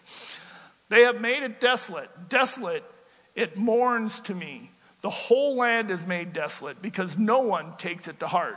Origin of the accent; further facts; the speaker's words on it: Midwest, United States; moved away; You know, I come from the Midwest where they didn't have a lot of verse-by-verse teaching. And when I moved out west here 20 years ago or whatever it was